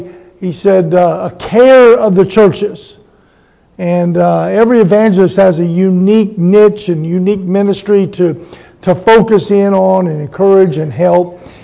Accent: Virginia, United States; And we are from Virginia, just on the other side of the line. And so we're all from Virginia, amen?

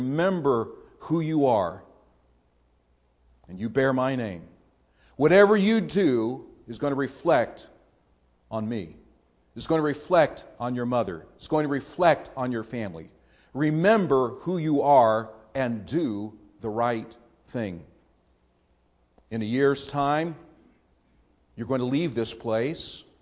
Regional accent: Canton, Ohio, United States; I grew up with Pat in Canton, Ohio.

